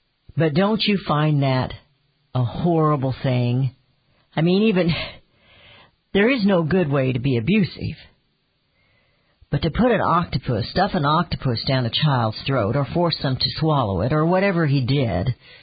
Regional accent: Kansas City, Missouri, United States; When I grew up in Kansas City, we just got on the bus at the corner.

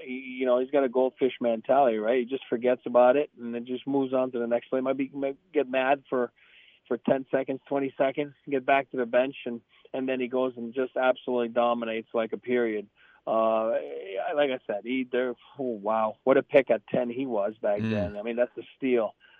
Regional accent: Montreal, Quebec, Canada; Oh, I love it. I'm from Montreal. This is great.

